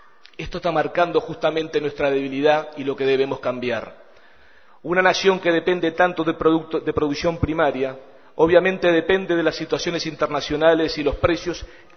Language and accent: Spanish; Uruguay; poder como uruguayos tener política de Estado